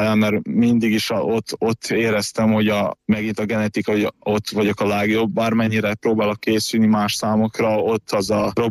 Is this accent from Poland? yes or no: no; Senta, Vojvodina, Serbia; now in Hungary; utána visszaköltöztem, zentán nem tudtam profint csinálni, az úszást kerestem, hogy hol tudnék, és akkor Magyarországra költöztem.